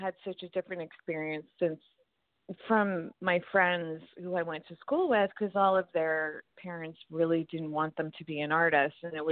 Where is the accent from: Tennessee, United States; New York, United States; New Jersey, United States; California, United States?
New York, United States; New York City; It was really early on for me because my parents were artists in Manhattan, and I was seriously indulged.